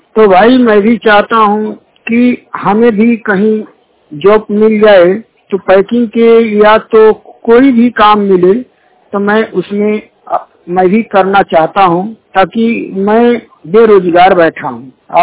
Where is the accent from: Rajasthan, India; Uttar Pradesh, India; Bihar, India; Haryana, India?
Uttar Pradesh, India; Rangraopur Dagrupur; ग्राम रंगरावपुर डगरूपुर जनपद महाराजगंज के निवासी हूँ